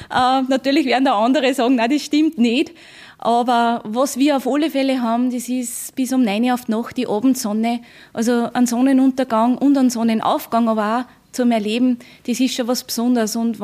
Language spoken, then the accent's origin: German; Steinbach am Attersee, Upper Austria, Austria; Ich glaube aber bei uns in Steinbach schon, weil wir sind die kleinste Gemeinde rund um den Attersee.